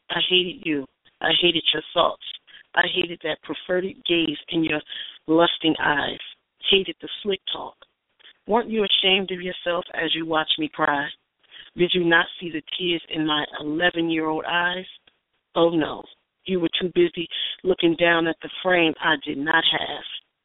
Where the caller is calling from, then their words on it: Newark, New Jersey, United States; calling from Newark